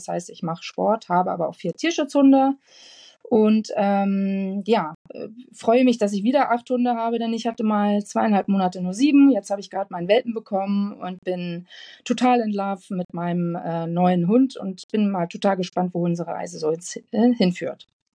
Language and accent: German; Hamburg, Germany; Wie ihr schon gehört habt, ich bin Hamburger Dern.